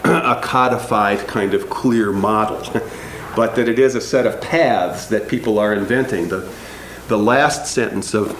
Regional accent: Chicago, Illinois, United States; I'm here from Chicago.

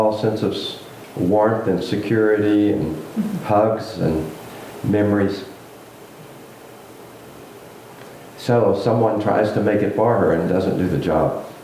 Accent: Orlando, Florida, United States; I'm from Florida, Central Florida, Orlando, we have this weather phenomenon called hurricanes.

